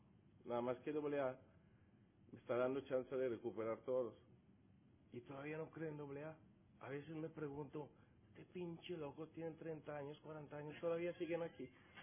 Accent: Italy; soy enfermo alcohólico. Tengo otra enfermedad, que soy italiano, sí, de verdad.

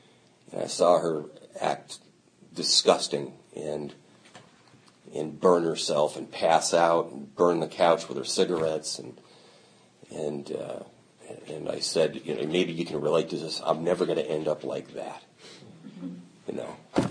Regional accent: Phoenix, Arizona, United States; I grew up in Phoenix, and you may have heard that it's hot down there.

